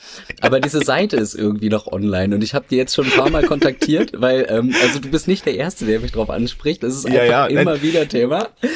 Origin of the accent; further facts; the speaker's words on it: Bremerhaven, Bremen, Germany; hier so in Bremerhaven, also meine Heimatstadt in meinem Umfeld hier